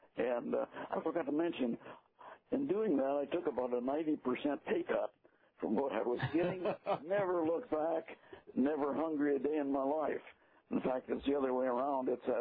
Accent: United States; born there; I was born in America, and I've read the I haven't always done the right things, but I was reading the Bible when I was a young kid

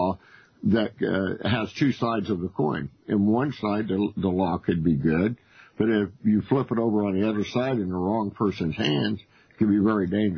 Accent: Kansas, United States; also born or lived in California; I was born in California. My mother, though, and father chose to bring me to Kansas when I was a very young child.

